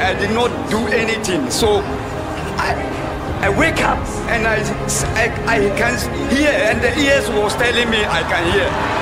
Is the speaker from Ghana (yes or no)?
yes; Gambaga, North East Region, Ghana; I came from Gambaga.